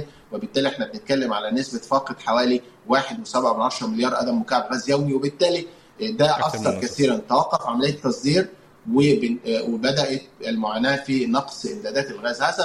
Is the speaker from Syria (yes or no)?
no; Egypt; لا هناك كثير من الأسباب يمكن حديثة لنا كمصريين